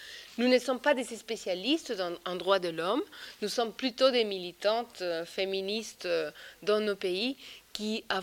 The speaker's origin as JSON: {"language": "French", "country": "Peru", "moved": "as an adult", "lives_now": "Colombia", "said": "moi, je suis partie du Pérou et je suis allée travailler en Colombie"}